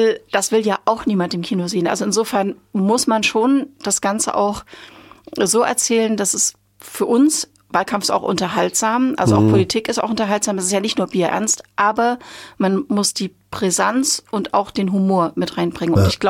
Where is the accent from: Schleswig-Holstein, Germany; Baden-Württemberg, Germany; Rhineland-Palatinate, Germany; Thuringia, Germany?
Thuringia, Germany; Weimar; ich lebe in Thüringen, ich komme aus Thüringen, ich liebe mein Land